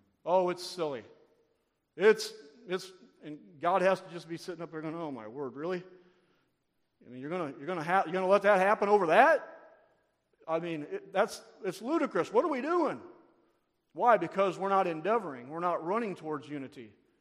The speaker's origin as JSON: {"language": "English", "region": "Indiana", "country": "United States", "said": "But you know, I'm from Northern Indiana, so I'm going to go buy a Cubs game."}